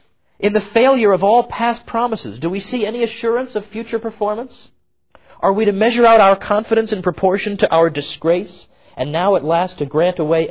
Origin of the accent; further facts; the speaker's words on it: Massachusetts, United States; I'm from Massachusetts. Everything's named after Daniel Webster.